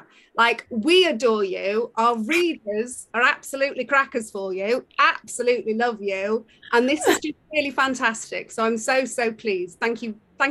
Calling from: London, United Kingdom; I'm dialing in live from London, from the UK.

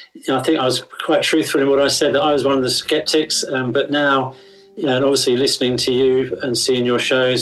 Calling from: Beckenham, London, United Kingdom; I am in Beckenham, which is not far from where the scene of the spooky story is set.

